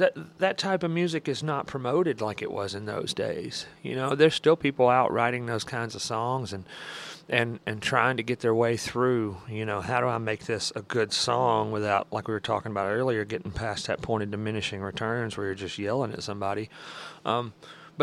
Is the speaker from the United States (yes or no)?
yes; Alabama, United States; they were looking at me, and I was from Alabama